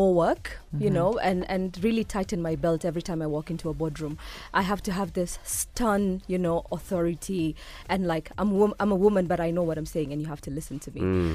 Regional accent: Isiolo, Isiolo County, Kenya; I come from Isiolo. Like, we don't go to school.

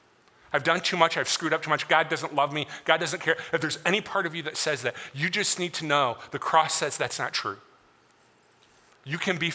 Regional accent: Michigan, United States; She grew up in my home state on a small cherry farm in Traverse City, Michigan.

